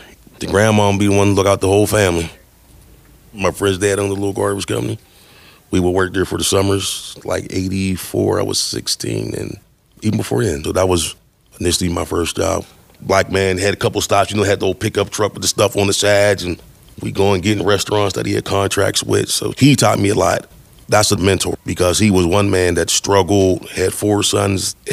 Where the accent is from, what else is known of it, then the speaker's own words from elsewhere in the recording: Pittsburgh, Pennsylvania, United States; Born and raised on the North Side. Nice childhood, a lot of friends. I'm from a little street called Bright Ridge up off of Brighton Road up there by the bakery.